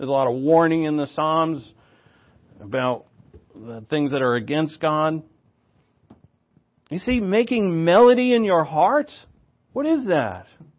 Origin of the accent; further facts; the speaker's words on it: Ireland; Because, right, I'm Irish. I live my life and my childhood in Irish pubs